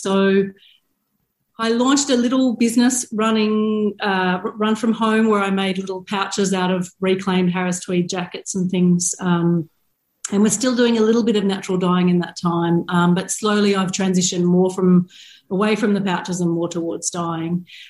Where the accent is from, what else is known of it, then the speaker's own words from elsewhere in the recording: Australia; moved away as an adult; now in Glasgow, United Kingdom; and I'm based in Glasgow in Scotland, but most of you will probably pick up from my accent that I'm not Scottish. I'm actually Australian. My husband and I moved here about 5 years ago to Glasgow